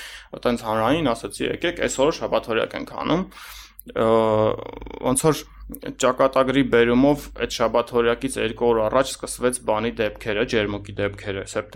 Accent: Stepanakert, Nagorno-Karabakh, Azerbaijan; Ես ծնվել եմ Արցախում ու սովորել եմ երկու դպրոց, միջև 5-րդ դասարանը մի դպրոց եմ սովորել, 5-ից հետո ֆիզմատ դպրոցն եմ սովորել Արցախի, որը Երևանի ֆիզմատի մասնաճյուղն է, Ստեփանակերտում։

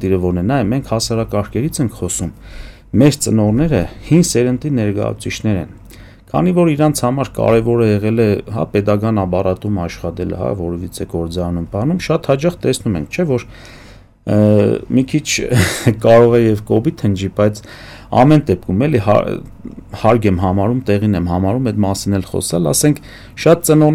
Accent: Armenia; born there; եթե մենք Հայաստանում ենք ծնվել, հայ ենք ծնվել, ուրեմն դա է մեր միսիան

